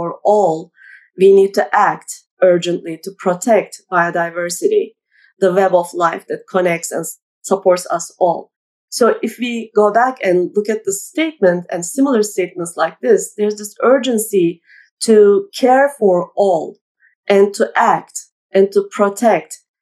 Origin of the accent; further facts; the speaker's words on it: Turkey; I grew up in Turkey